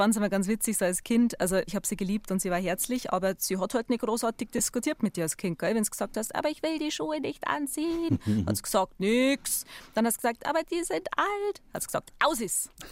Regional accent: Weiden, Bavaria, Germany; also born or lived in Dachau; Also ich bin sozusagen in Dachau und in Weiden daheim.

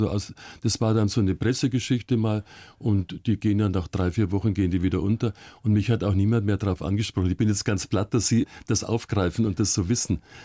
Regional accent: Munich, Bavaria, Germany; In München, ja.

